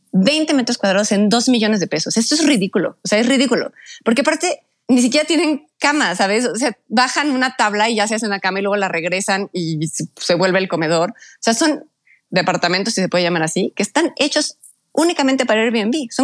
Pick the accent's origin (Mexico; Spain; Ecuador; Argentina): Mexico; para que podamos todos como mexicanos tener un lugar donde vivir.